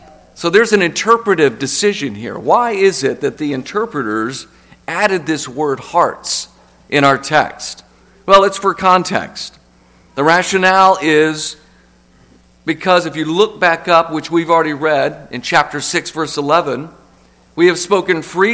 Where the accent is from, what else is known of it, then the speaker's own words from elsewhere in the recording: Lubbock, Texas, United States; When I was growing up, and I grew up in Texas, I remember for the first time, this was in Lubbock, Texas, I probably was 10 years old